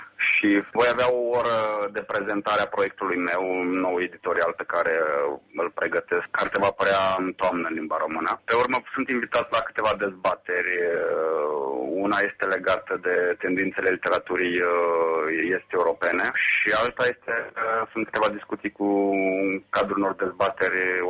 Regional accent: Romania; Eu din România.

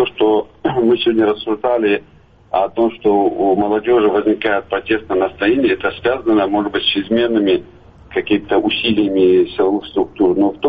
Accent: Chechnya, Russia; Ведь мы, как бы там ни говорили, Грозная нефтяная республика, да, действительно, но мы еще аграрная республика.

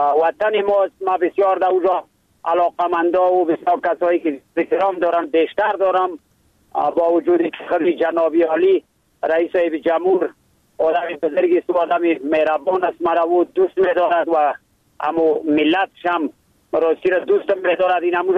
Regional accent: Tajikistan; قریب شد که ما از تاجیکستان از کشور تاجیکستان آمدم

